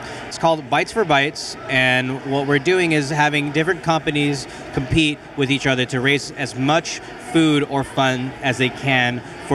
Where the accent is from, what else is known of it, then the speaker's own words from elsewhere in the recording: Atlanta, Georgia, United States; also born or lived in Philadelphia; I'm born and raised in Atlanta. I went to school for UGA for 4 years, left Atlanta a little bit, and then I came back home because I missed it so much. I went to Philadelphia.